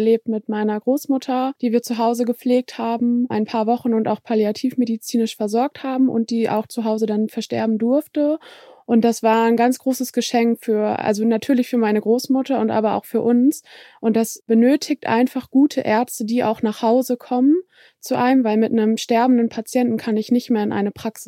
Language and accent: German; Hanover, Lower Saxony, Germany; Ich komme selber auch aus Hannover und habe hier auch Lebensumstände